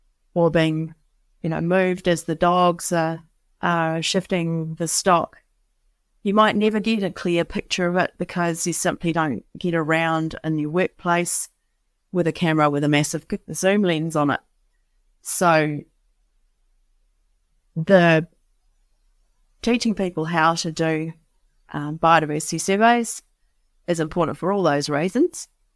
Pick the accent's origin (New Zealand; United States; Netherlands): New Zealand; I don't know if that's a Kiwiism or not, because I'm originally from New Zealand